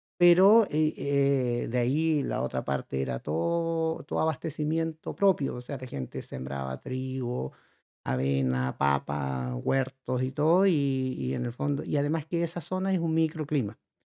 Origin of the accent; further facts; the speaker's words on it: Paso Bolsón, Los Lagos, Chile; somos cinco todavía, y nos criamos en Paso Bolsón, que está, bueno, específicamente en Lago Las Rocas. Mis padres tenían un campo, eso está de Llanada Grande, está Río Pueblo, Llanada Grande, está en el límite fronterizo. Nosotros vivíamos a 2 horas de Lito.